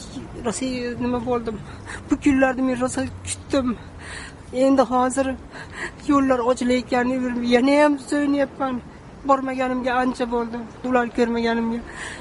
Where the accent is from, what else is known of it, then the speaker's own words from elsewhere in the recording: Andijan, Andijan Region, Uzbekistan; anjanda o'zim katta bo'lganman